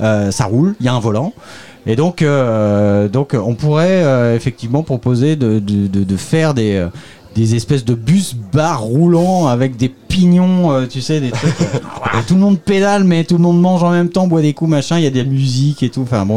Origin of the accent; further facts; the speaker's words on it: Caen, Normandy, France; Je viens de Caen et du côté de Caen, il y a Ouistreham